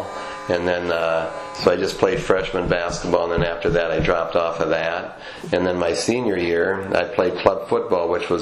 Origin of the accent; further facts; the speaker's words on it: Holy Cross, Iowa, United States; Okay, well, I grew up in Holy Cross, which is in the West Dubuque School District, so I'm very familiar with it throughout the years.